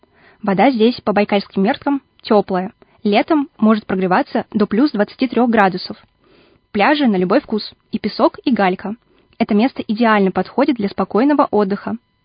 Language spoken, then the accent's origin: Russian; Buryatia, Russia; born there; Я, например, родилась в Бурятии, среди песчаных берегов и бесконечной воды.